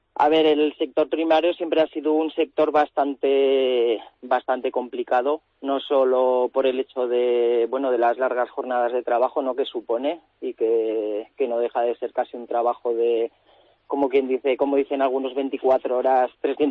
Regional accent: Abena, Aragon, Spain; yo soy original del pueblo de Avena, un pueblo de la Jacetania.

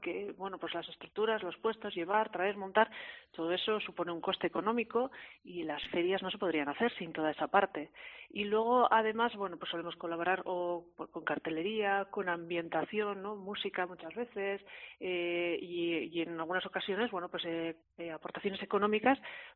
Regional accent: Basque Country, Spain; yo soy de la Llanada

